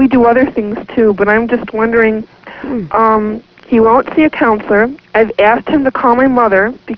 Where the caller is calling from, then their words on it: New York, United States; Hello, Dr. Rose. Hello. I'm calling from Central New York.